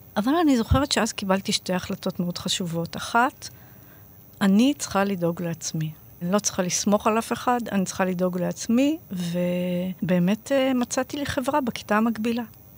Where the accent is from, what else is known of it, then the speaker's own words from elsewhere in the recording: Jerusalem, Jerusalem District, Israel; אני גדלתי בירושלים, בבית הקרם. ההורים שלי היו יתומים, אמא שלי עלתה בגיל 16, אבא שלי עלה בגיל 18, הם התחתנו בארץ, שניהם עלו ממרוקו, הולדתי בקטמון